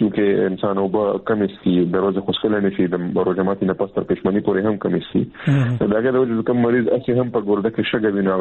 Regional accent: Peshawar, Khyber Pakhtunkhwa, Pakistan; زه بالکل خپل ځاني زه د پېښور یم

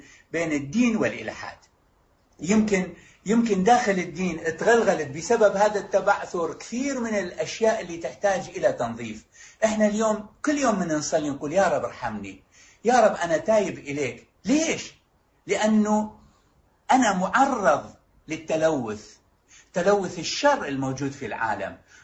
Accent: Iraq; عندنا بالعراق مياه أكثر من كل المنطقة حوالينا، عندنا نفط أكثر من أي دولة بالعالم

